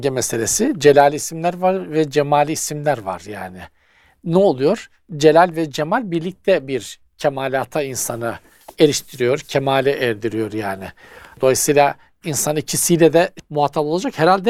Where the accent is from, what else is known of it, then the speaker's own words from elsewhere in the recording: Black Sea Region, Turkey; Biz Karadeniz'de dengesiz olduğumuz için.